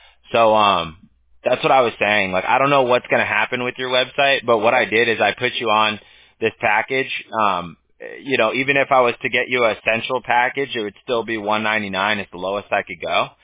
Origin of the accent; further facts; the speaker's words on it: California, United States; No, we're in Orange County, so we're just south of Los Angeles.